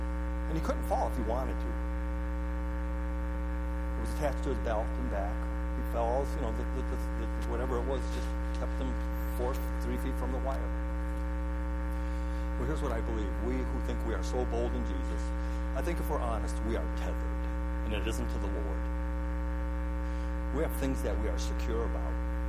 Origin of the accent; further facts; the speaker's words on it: Detroit, Michigan, United States; I'm from Detroit, Michigan. You guys probably know that.